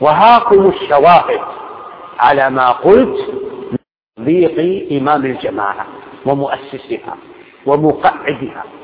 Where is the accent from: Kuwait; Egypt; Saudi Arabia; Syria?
Saudi Arabia; حتى في بلادنا السعودية لها أتباع ومنافحون